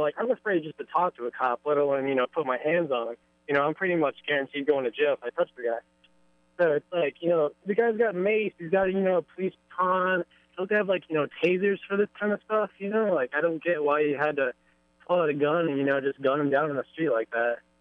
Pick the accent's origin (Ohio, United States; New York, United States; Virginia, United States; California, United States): Virginia, United States; I'm not from around here. I'm from Virginia.